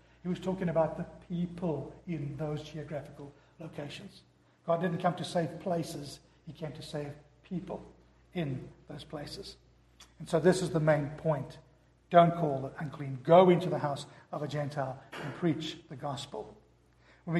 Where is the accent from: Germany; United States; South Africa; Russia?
South Africa; Growing up in South Africa